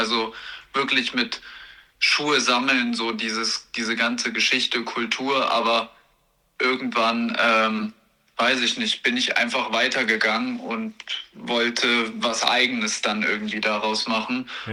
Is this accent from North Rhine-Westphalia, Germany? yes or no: no; Hesse, Germany; now in Kaiserslautern, Germany; Wir kommen eigentlich aus der Nähe von Marburg. Das ist so in Mittelhessen, also relativ zentral in Deutschland.